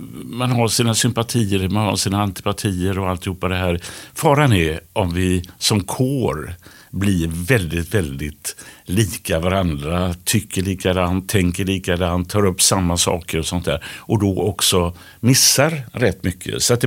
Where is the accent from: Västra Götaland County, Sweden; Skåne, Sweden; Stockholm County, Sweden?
Västra Götaland County, Sweden; Gothenburg; Det var väl min uppväxt i Biskopsgården.